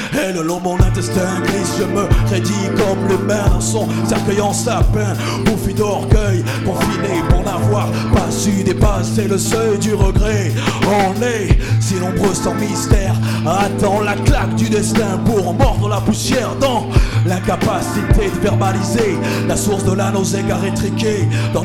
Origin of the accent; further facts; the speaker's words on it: Béziers, Occitanie, France; Donc nous, c'est … on vient de Béziers, petite ville proche de Montpellier. Biterrois, le Biterrois même